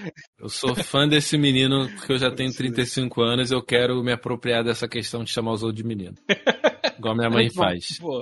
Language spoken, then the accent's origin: Portuguese; Brazil; Acho que a gente... Ou a gente é brasileiro e me dói falar isso.